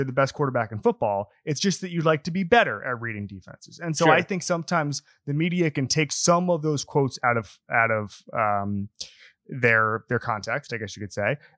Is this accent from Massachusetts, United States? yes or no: no; Orlando, Florida, United States; I'm from Orlando.